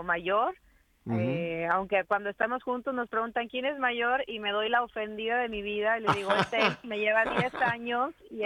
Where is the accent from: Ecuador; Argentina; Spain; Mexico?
Mexico; Tamaulipas; yo soy de Tamaulipas, México, y soy la más chica de cuatro hermanos